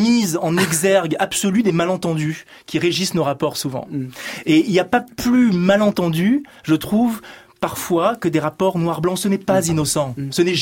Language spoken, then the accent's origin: French; France; Je ne suis pas sud-africain, je ne suis pas américain, je suis français.